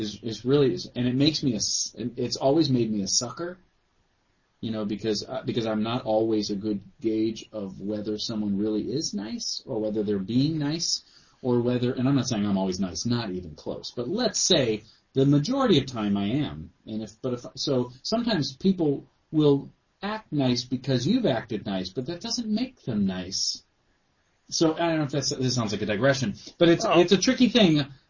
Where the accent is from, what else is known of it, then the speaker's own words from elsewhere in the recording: Illinois, United States; I know a little bit about Baha'i because I grew up near the Baha'i Temple in suburbs of Chicago, so I was there every so often.